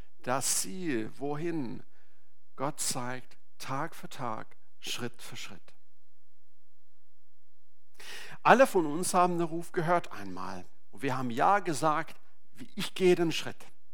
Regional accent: Sweden; Deswegen bin ich heute hier und nicht in Schweden. Bin ursprünglich aus Schweden.

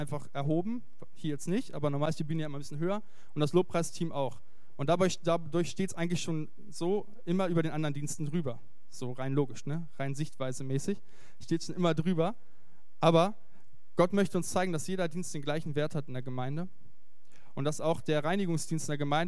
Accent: Göttingen, Lower Saxony, Germany; bei uns zu Hause in Göttingen, nicht so weit weg von hier

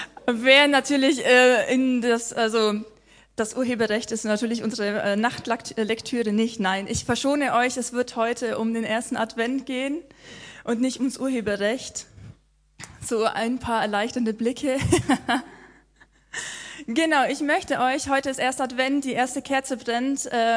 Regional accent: Bavaria, Germany; sondern ich bin gebürtig aus Bayern, aus dem schwäbischen Bayern-Landkreis Donau-Ries. Ich roll das R. Das werde ich in der Predigt nicht verbergen können. Da bin ich aufgewachsen, zur Schule gegangen.

